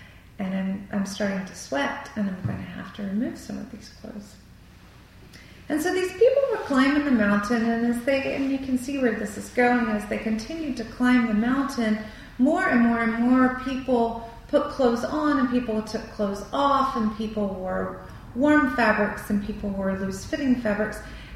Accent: North Carolina, United States; I did not know very much at all about Buddhism growing up in North Carolina.

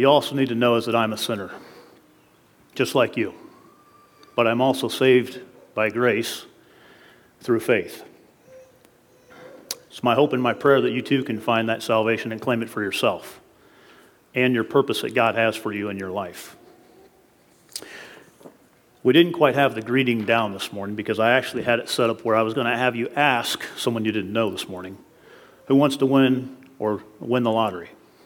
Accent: New Knoxville, Ohio, United States; I grew up in New Knoxville. I worshiped at what is now First Church.

